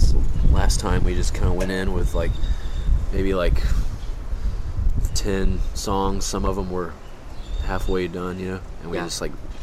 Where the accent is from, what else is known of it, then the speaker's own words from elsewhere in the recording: Beaumont, Texas, United States; But I never, growing up in Beaumont, Texas, right. you don't get